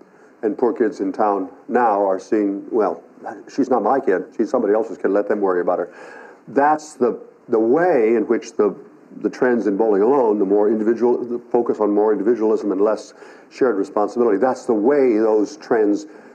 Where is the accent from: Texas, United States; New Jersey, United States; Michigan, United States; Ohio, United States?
Ohio, United States; When I was growing up in Ohio in the 1950s